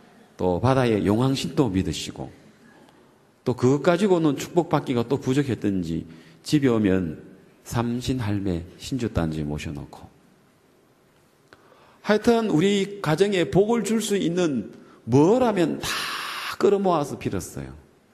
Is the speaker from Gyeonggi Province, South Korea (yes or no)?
no; Daegu, South Korea; born there; 저는 대구, 쟤는 대구 출생이고 우리 부모님은 경남 합천, 두 분 다 이제 합천 사람인데